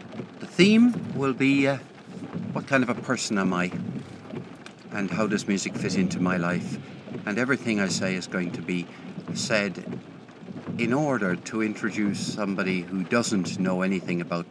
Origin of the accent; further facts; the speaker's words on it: Limerick, Munster, Ireland; I grew up in Limerick